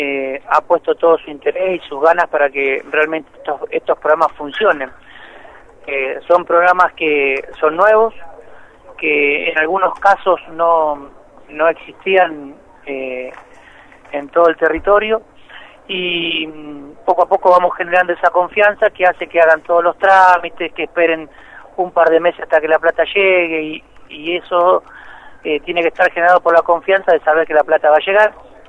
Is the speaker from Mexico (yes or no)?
no; La Pampa, Argentina; Soy de La Pampa, claro. Conozco todo lo que pasa en el interior